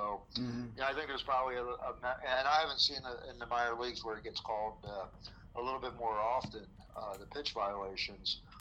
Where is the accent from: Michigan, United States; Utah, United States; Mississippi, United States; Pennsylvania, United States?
Pennsylvania, United States; Philadelphia; Actually, if it's going to happen any place, it's going to happen in my hometown of Philadelphia.